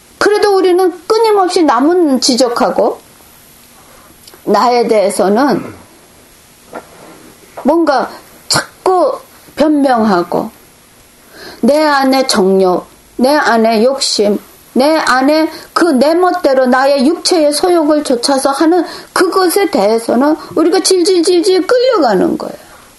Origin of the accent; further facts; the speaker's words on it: South Korea; 저는 또 한국 사람이기도 하잖아요.